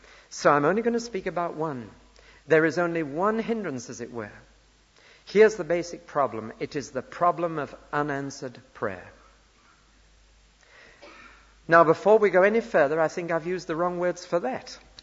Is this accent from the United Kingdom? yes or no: yes; North East England, United Kingdom; when he used to play rugby in the Northeast. He was, you know, the folk hero of my hometown.